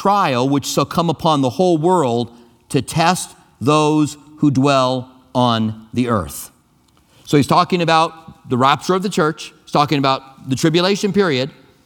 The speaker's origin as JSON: {"language": "English", "country": "United States", "said": "First of all, that I'm an American."}